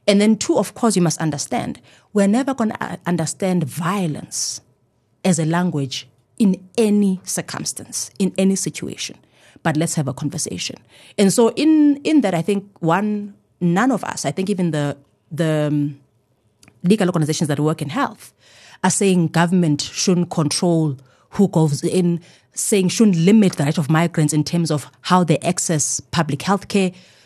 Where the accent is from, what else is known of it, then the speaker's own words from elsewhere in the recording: Eastern Cape, South Africa; So I'm from the Eastern Cape.